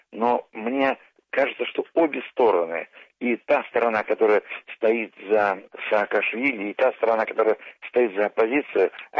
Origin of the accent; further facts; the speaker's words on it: Tbilisi, Georgia; Я родом из Тбилиси, я родился там, и я мучительно слежу за всем, что происходит в Грузии на протяжении последних 15 лет.